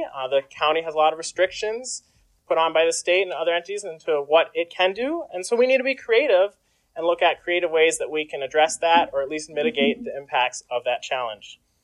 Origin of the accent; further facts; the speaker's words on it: Finland, Minnesota, United States; born there; For those of you that don't know me, I was born right here in Finland, Minnesota.